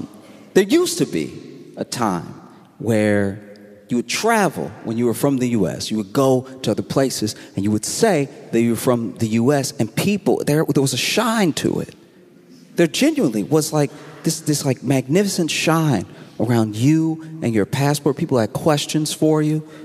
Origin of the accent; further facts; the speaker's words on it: Louisiana, United States; I grew up in Louisiana, right?